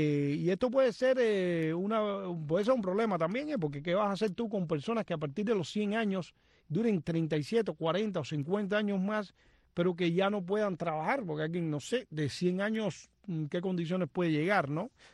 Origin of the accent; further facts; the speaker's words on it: Cuba; moved away; hace 25 años que salí de Cuba